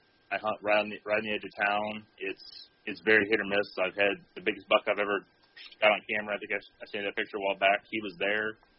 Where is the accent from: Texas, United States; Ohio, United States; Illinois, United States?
Illinois, United States; I grew up in Southern Illinois on the family farm.